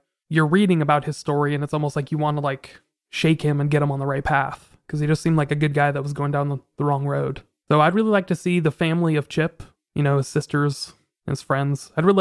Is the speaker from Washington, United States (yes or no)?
yes; Puyallup, Washington, United States; a girl that disappeared from my hometown of Puyallup, Washington.